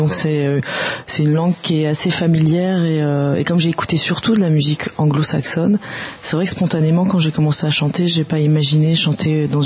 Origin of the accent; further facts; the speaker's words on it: Poitiers, Nouvelle-Aquitaine, France; now in Paris, France; Alors, je suis originaire de Poitiers, au départ, et maintenant j'habite à Paris.